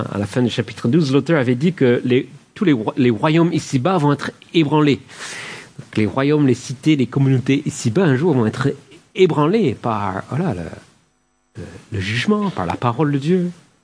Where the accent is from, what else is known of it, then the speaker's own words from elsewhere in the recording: California, United States; En Californie, là où j'ai grandi, pays de tremblements de terre, vous savez.